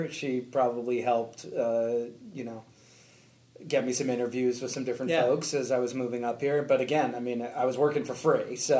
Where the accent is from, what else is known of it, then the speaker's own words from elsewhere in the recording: Los Angeles, California, United States; also born or lived in Manhattan; So I'm from New York originally and moved out when I was about 8.